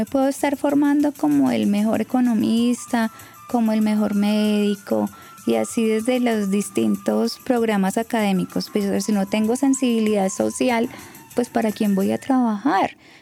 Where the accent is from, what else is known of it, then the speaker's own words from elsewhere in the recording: Colombia; quiero como colombiano